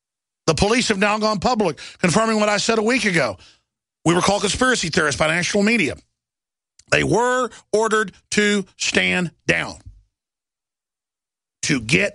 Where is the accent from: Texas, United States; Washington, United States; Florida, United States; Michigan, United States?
Texas, United States; Dallas; I was physically attacked by black people growing up in Dallas, Texas. And I grew up in a nice area.